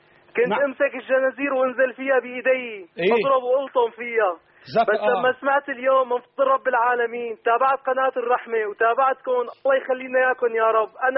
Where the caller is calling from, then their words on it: Syria; من سوريا.